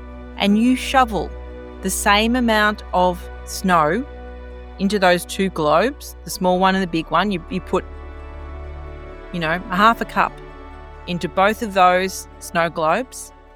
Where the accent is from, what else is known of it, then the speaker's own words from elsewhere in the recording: Australia; because I'm Australian